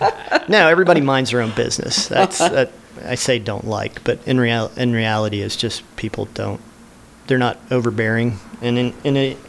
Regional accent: Tennessee, United States; I'm originally from Tennessee and joined the Army long ago, around 1990.

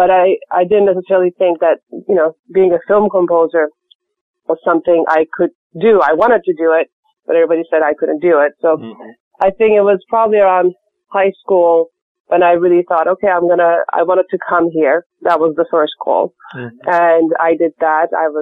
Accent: Istanbul, Turkey; So in growing up in Istanbul, that was my childhood, watching American films.

